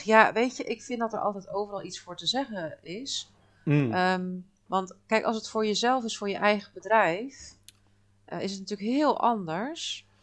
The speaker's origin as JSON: {"language": "Dutch", "country": "Netherlands", "said": "wij als Nederlander onze talen spreken, vaak, in ieder geval gewoon de Engelse taal. Dat is voor ons toch wel vaak een tweede taal"}